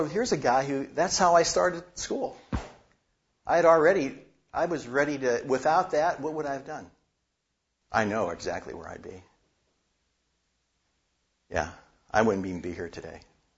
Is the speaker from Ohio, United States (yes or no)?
yes; Youngstown, Ohio, United States; born or raised there